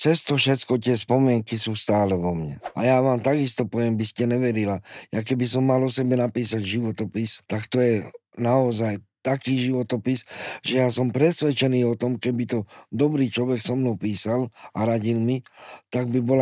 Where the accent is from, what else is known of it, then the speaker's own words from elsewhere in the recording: Rusovce, Bratislava Region, Slovakia; now in Bratislava, Slovakia; ja som sa po dospelosti osamostatnil a odišiel som z Rusoviec do Bratislavy.